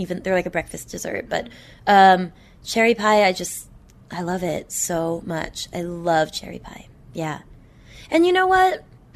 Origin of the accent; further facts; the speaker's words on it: Boston, Massachusetts, United States; We didn't have soda in our house, which my mom called tonic, because I'm from Boston.